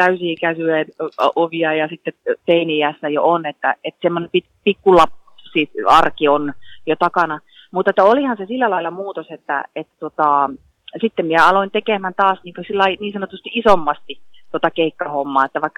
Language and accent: Finnish; Lapland, Finland; kun mä olen Lapista lähtenyt